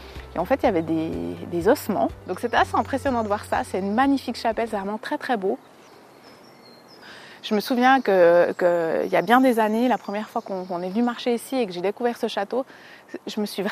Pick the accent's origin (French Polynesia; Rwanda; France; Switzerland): Switzerland; Neuchâtel; accent: Neuchâtel; j'ai un fort accent neuchâtelois, mais en réalité, je suis à moitié italienne, sicilienne même, pour être plus précise, du côté de mon papa.